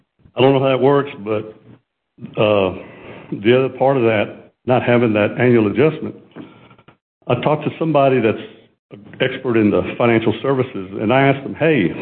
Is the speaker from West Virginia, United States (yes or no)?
no; Dallas, Texas, United States; You know, I grew up in Dallas, born in 1955. I grew up in a little neighborhood just west there of Love Field, Harry Hines and Roanoke Avenue, not too far from here.